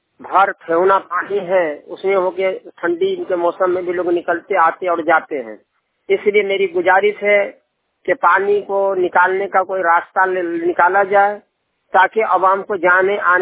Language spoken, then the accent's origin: Hindi; Bihar, India; मौजे सिंघासो टोला छछुआ ward number 8 थाना बिस्फी जिला मधुबनी का निवासी हूँ।